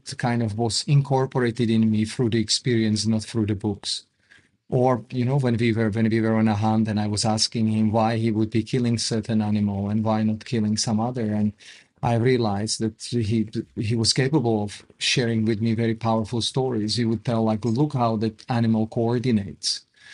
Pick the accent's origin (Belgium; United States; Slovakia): Slovakia; So I grew up in Slovakia, having wonderful parents and wonderful grandparents, being surrounded by beautiful nature, by amazing native culture, great singing, very athletic folk dance. By great nature, I mean a lot of mountains, a lot of lakes